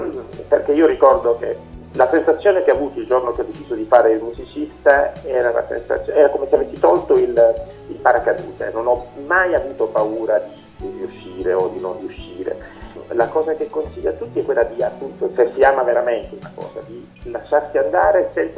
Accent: Palermo, Sicily, Italy; io sono di Palermo

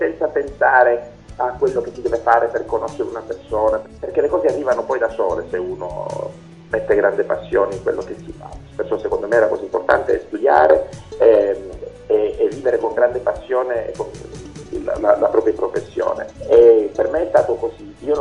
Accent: Palermo, Sicily, Italy; io sono di Palermo

